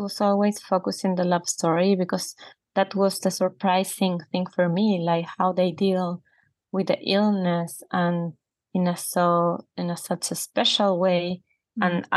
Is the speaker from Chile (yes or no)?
yes; Chile; English is a second language; I grew up listening in Chilean television